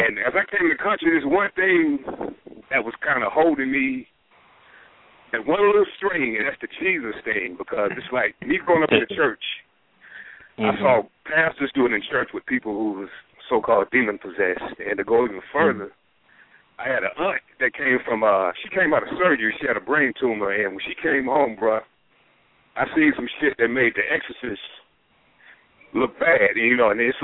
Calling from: Atlanta, Georgia, United States; I'm calling from Atlanta, yo.

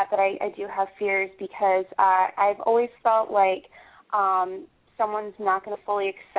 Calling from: Vermont, United States; I'm actually calling from Vermont.

